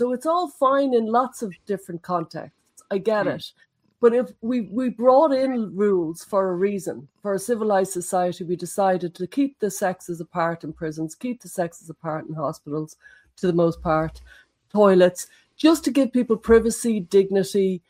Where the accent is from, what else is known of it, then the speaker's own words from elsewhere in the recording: Dublin, Leinster, Ireland; I'm from Dublin, but my dad is from Galway, and I live in rural Ireland for the last 20 years, so I'm probably a bit of a mix of an accent.